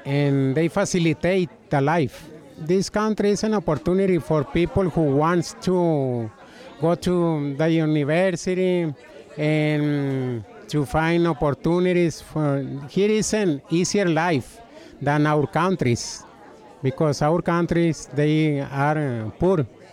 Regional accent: Sinaloa, Mexico; now in United States; I'm from Mexico, from Sinaloa State, and I've been here since 1990. and I have about 26 years living here.

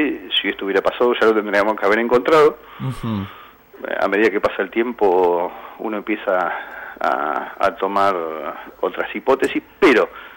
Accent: Ensenada, Buenos Aires Province, Argentina; aparte nos conocemos, somos todos de Ensenada.

